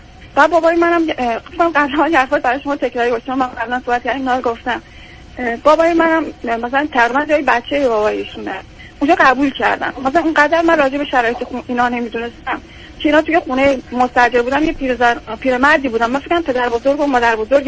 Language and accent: Persian; Kerman, Iran; من توی شهری درس میخوندم که مثلا این فاصله همه 1000 کیلومتری از شهر خودم که کرمان بود داشت.